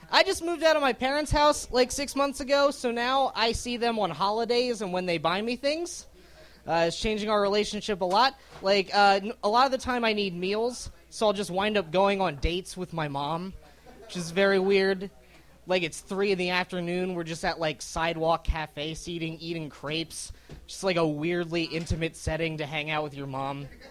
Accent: Lancaster, Pennsylvania, United States; I'm from Lancaster, Pennsylvania, and the other day I saw a pretty Amish girl, which doesn't never happen, but it was worth noting.

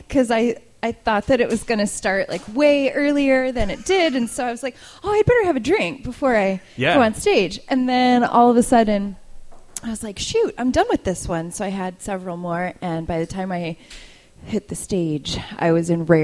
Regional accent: Rock Falls, Illinois, United States; I was this little girl growing up in Rock Falls, Illinois, which is a tiny little farm.

